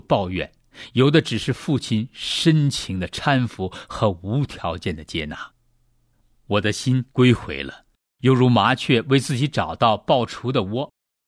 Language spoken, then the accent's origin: Chinese; Weifang, Shandong, China; 我的老家在山东潍坊，父母都是虔诚的基督徒。